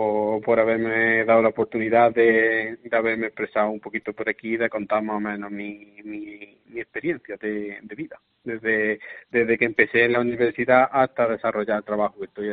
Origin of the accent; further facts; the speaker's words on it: Andújar, Andalusia, Spain; aquí en mi pueblo, en Andújar